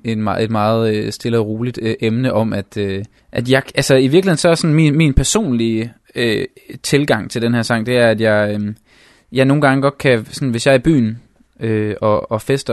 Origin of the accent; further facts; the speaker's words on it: Hadsten, Central Denmark Region, Denmark; moved away as an adult; now in Copenhagen, Denmark; jeg flyttede til København fra Hadsten efter gymnasiet